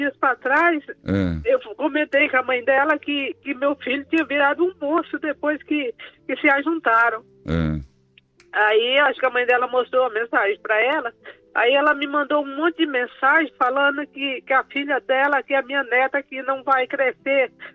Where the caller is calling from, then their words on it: Rondônia, Brazil; De algum lugar de Rondônia.